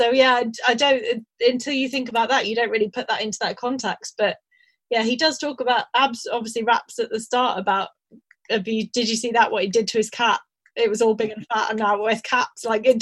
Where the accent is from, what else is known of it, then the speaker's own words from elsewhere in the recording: Reading, South East England, United Kingdom; I think for me as well, growing up in Reading … became the anthem for Reading Football Club for a really long time